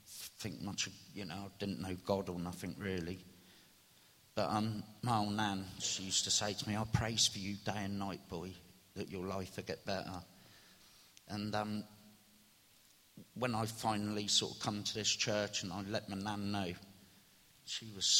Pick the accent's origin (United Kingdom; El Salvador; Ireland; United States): United Kingdom; Whitley; And I grew up in Whitley, and there seemed to be a little gang of kids that were all of a similar ilk.